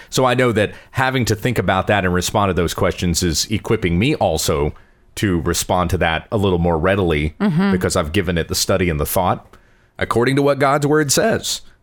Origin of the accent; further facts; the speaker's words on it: Columbia, South Carolina, United States; born there; because where I was born in Columbia, South Carolina, that's who we had, D. James Kennedy.